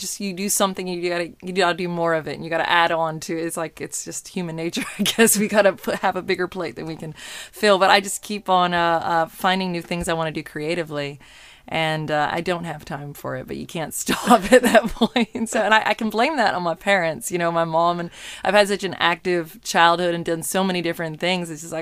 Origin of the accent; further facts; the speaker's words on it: Alabama, United States; born there; from Alabama, because I was born in Alabama.